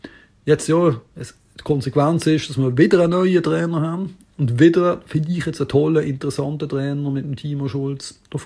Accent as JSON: {"language": "German", "town": "Reinach", "region": "Basel-Landschaft", "country": "Switzerland", "tie": "born there", "lives_now": "Bern, Switzerland", "said": "Hallo zusammen … aus Bern. Ich bin zwar in Rheinach geboren und jetzt aber schon 20 Jahre in Bern."}